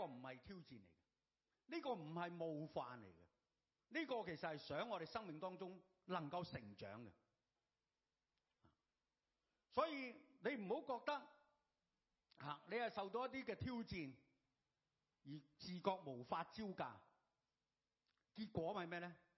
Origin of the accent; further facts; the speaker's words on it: Hong Kong; 就是我们香港人，又或者我们香港人，我们喜欢什么呢？